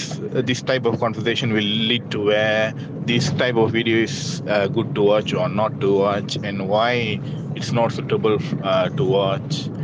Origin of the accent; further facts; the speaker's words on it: Seremban, Negeri Sembilan, Malaysia; from Suramban.